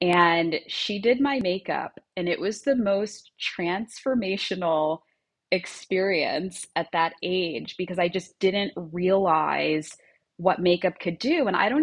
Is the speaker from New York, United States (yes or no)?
yes; Long Island, New York, United States; I grew up in Long Island, and what you do on the weekends for fun is you walk around the mall